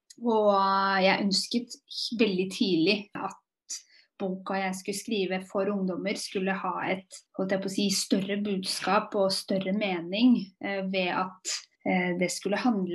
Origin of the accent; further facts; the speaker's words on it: Moss, Østfold, Norway; moved away as an adult; now in Oslo, Norway; og jeg er 30 år. Jeg er født og oppvokst i Moss, som ikke er så veldig langt unna Oslo, men jeg har bodd i Oslo siden jeg var 19.